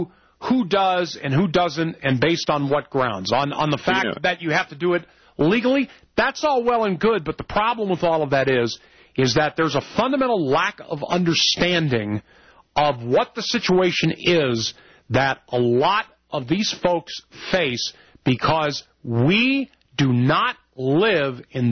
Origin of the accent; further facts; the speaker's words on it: United States; But, I'm an American. I like what we got.